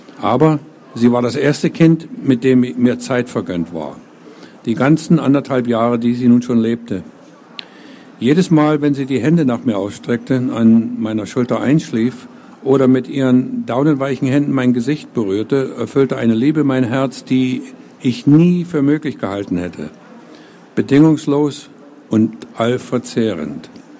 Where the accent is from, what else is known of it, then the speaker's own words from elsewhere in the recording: Germany; now in United States; es ist eben nicht mehr meine Heimat. Da gibt es eine ganze Menge gute Sachen, aber gefühlsmäßig bin ich eben nicht mehr Deutscher, weil ich mich tatsächlich dazu gezwungen habe, Amerikaner zu werden. Und das Deutsche für jahrelang verleugnet habe.